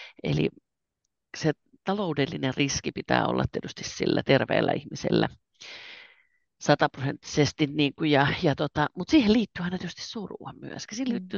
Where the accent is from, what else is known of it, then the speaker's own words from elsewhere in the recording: Turku, Southwest Finland, Finland; also born or lived in Salla / Uusikaupunki; now in Muonio, Finland; Me ollaan siis Sallassa syntyneitä. Me ollaan Turkuun muutettu vanhempien kanssa pienenä tyttönä, eli Varsinais-Suomessa eletty. Ja mä olen kasvattanut 3 lastani Uudessakaupungissa.